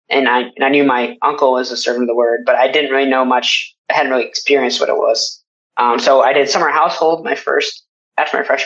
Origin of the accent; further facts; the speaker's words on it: Ypsilanti, Michigan, United States; So I grew up in Michigan, grew up in Ypsilanti, part of a community, Ann Arbor, Word of Life community.